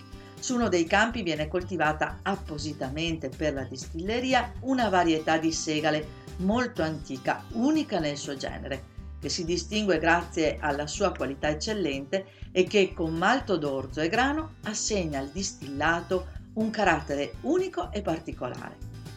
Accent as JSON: {"language": "Italian", "region": "Dolomites", "country": "Italy", "said": "le Dolomiti sono la mia terra."}